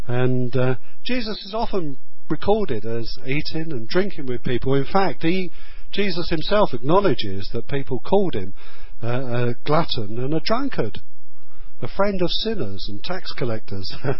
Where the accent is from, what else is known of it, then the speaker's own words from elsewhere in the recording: England, United Kingdom; But, you know, we're English and we're not always good at sharing our needs, are we, with each other? Good heavens, man. I'm British.